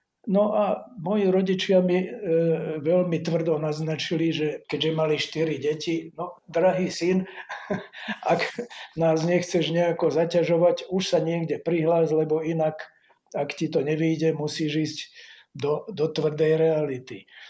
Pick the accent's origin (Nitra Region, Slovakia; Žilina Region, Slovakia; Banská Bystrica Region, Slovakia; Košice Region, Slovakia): Žilina Region, Slovakia; Žilina; also born or lived in Holíč; Ale v Holíči sme vydržali 3 roky, teda moje prvé 3 roky. Potom sme sa začali rôzne sťahovať z Volen, Bratislava, až sme zakotvili v Žiline. V Žiline som vlastne od prváčika, od roku 50.